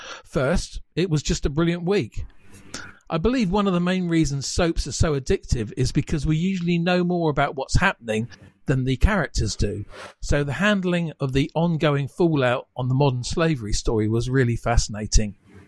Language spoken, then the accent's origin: English; Southampton, South East England, United Kingdom; from the New Forest side of the wonderful city of Southampton, but I'm also fortunate to spend many months of the year in Fuerteventura.